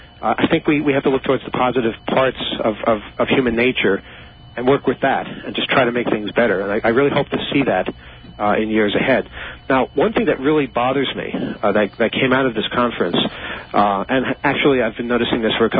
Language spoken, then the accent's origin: English; United States; And, you know, being an American, I couldn't really fathom that.